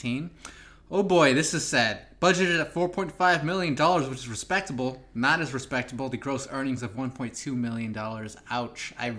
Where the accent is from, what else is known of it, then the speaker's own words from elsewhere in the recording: Riverside, California, United States; Yep. From my hometown, Riverside, California.